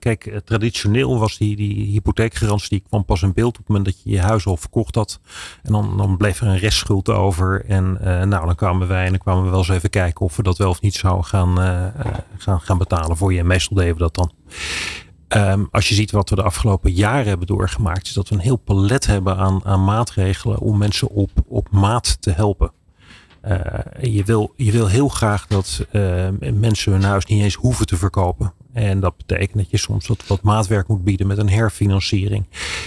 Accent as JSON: {"language": "Dutch", "town": "Rotterdam", "region": "South Holland", "country": "Netherlands", "said": "Maar goed, ik zeg als Rotterdammer dan Nederlander."}